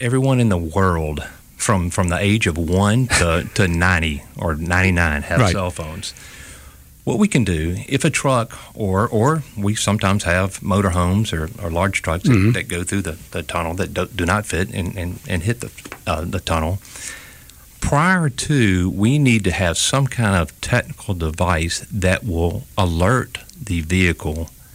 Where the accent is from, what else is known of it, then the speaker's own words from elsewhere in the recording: Mobile, Alabama, United States; I was born and raised in Mobile, went to McGill Tool, and I'm the third generation McGill Tool.